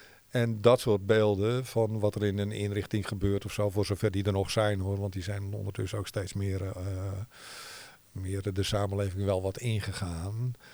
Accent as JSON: {"language": "Dutch", "town": "Muiden", "region": "North Holland", "country": "Netherlands", "tie": "born there", "said": "Ik kom hier ook vandaan. Ik ben in Muiden geboren."}